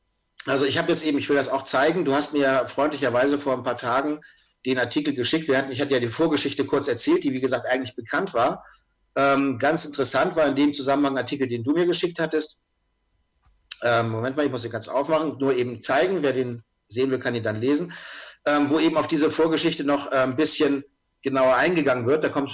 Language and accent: German; Schleswig-Holstein, Germany; Ich komme aus Schleswig-Holstein.